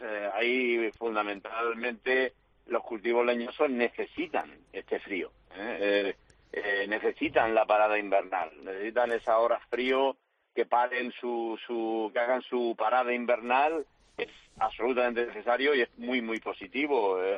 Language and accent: Spanish; Caravaca de la Cruz, Region of Murcia, Spain; en mi tierra, en Caravaca